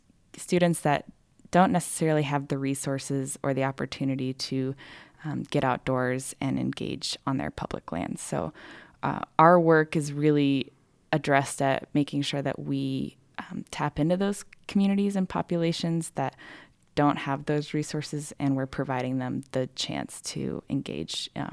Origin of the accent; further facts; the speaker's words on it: Colorado Springs, Colorado, United States; So I grew up in Colorado Springs, and I moved out to Grand Junction back in 2013.